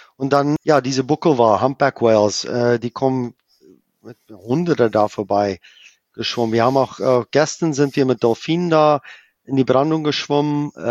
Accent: South Africa; Aber ich freue mich sehr über mein Heimatland Südafrika.

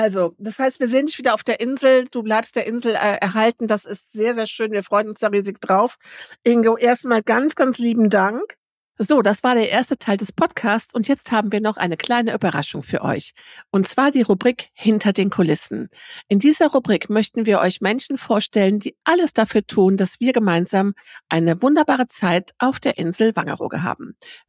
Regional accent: Rhineland, Germany; ich bin Rheinländerin.

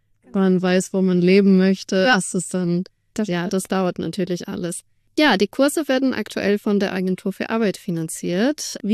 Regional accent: Greece; weil ich komme auch aus Griechenland

